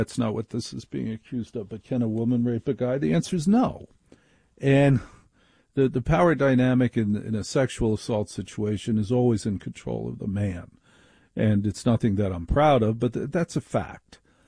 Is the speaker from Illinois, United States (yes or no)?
no; New Jersey, United States; Now, I grew up in New Jersey. I knew where to get muscle.